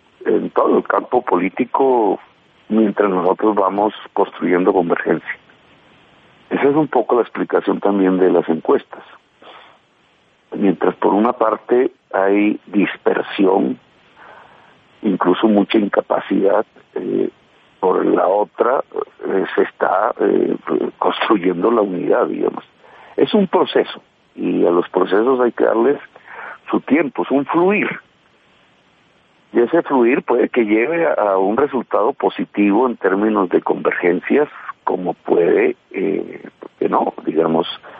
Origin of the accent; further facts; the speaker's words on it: Valledupar, Cesar, Colombia; vengo de Valledupar